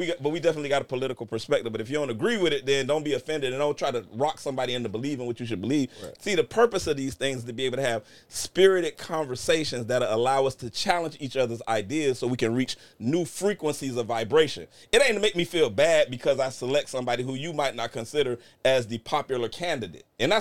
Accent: Kansas City, Missouri, United States; also born or lived in Miami; But no, Tavares, I'm from Miami. I grew up in Kansas City. Y'all know me.

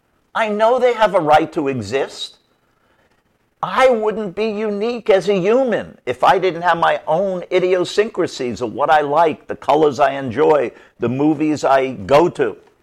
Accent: New York City, New York, United States; Again, I grew up in New York City. I'm a few years older than him.

